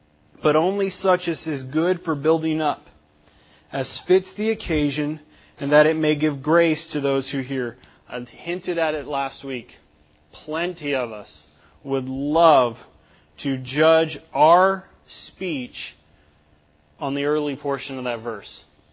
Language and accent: English; the South, United States; Just because we're from the South, and we're generally a little bit nicer to each other.